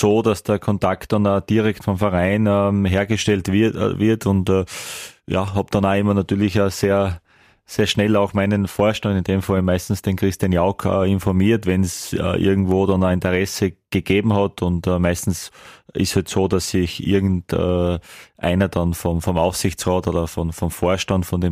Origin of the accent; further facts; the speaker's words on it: Graz, Styria, Austria; Ich bin von da, ich bin Steirer